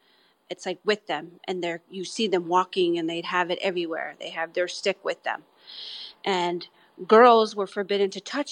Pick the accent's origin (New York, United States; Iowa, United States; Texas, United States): New York, United States; Akwesasne; I'm from the Akwesasne Mohawk Reserve in upstate New York.